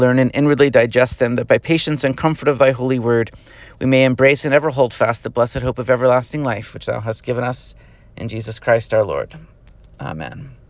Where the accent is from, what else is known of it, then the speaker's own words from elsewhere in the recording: Atlanta, Georgia, United States; I know I'm like I'm a kid from Atlanta, you know, like I didn't come from nothing.